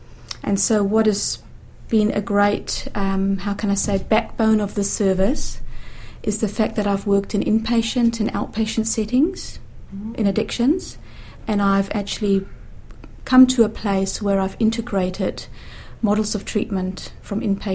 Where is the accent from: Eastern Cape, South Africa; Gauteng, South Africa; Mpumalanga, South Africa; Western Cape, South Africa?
Gauteng, South Africa; Johannesburg; now in New Zealand; The listeners might pick up I have a bit of a twang in my accent from coming from Johannesburg.